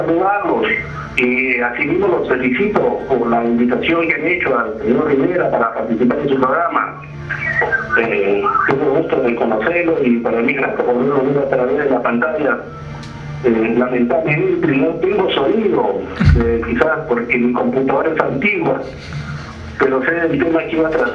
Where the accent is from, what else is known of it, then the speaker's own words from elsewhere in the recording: Peru; now in Miami, United States; para mí como peruano es un orgullo